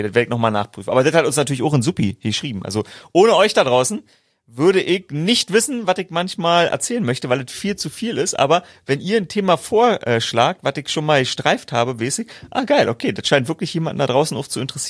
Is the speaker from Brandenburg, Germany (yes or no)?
yes; Brandenburg, Germany; als Brandenburger